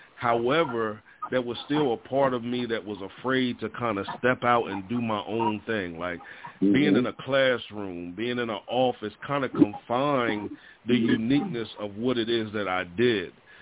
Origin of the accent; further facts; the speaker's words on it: Delaware, United States; As they said, I am from a little town, a little state called Delaware. We're right next to Philly, Jersey, New York.